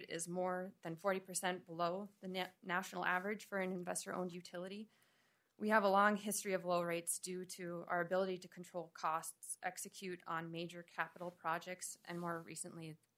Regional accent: Foxhome, Minnesota, United States; I remember growing up in Fox Home, my mom getting a call letting her know that there was an outage and she was an accounting assistant.

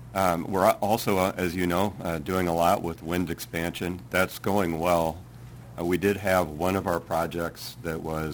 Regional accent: Iowa, United States; I grew up in Iowa, so it was a trip home for the Iowa State Fair for me

